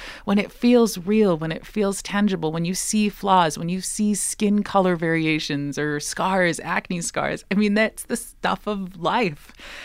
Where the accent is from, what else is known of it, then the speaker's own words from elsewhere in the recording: New York, United States; And that is very much a result of being from New York. So I can't avoid being American.